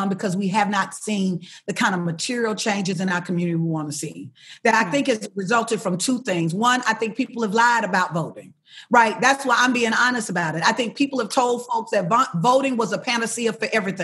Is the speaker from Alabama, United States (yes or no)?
yes; Alabama, United States; I'm from Alabama.